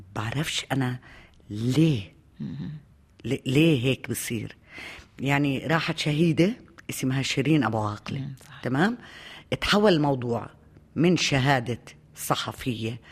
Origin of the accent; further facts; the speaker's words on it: Jordan; احنا مثلا نشتري من سوريا ومن مصر ومن كل محل، منشتريش من الاردن